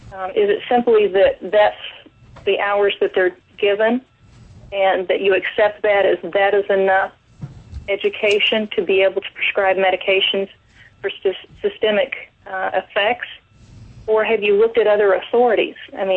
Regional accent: Texas, United States; I was raised in Texas and have some idea of geography

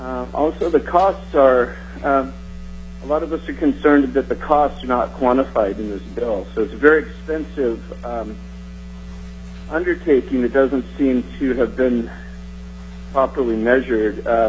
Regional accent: Anchorage, Alaska, United States; I'm a lifelong Alaskan resident. I was born in Anchorage.

